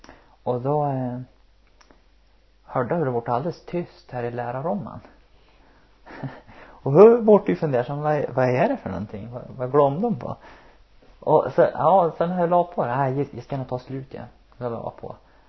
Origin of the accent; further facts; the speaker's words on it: Sweden; Nej, det man är från så här, nej, vi är från Sverige.